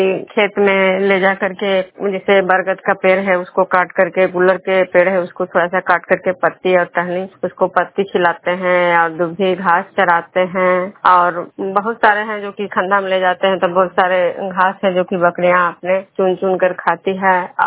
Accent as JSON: {"language": "Hindi", "town": "Vishnupur", "region": "Bihar", "country": "India", "said": "मैं विष्णुपुर ग्राम खुजरा पंचायत नालंदा जिला नगरनौसा प्रखंड के निवासी हूँ।"}